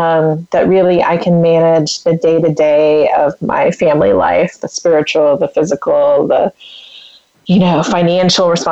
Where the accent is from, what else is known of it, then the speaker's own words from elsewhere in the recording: New Zealand; born there; I was born in New Zealand, and so for New Zealanders, it's very common to travel for a year.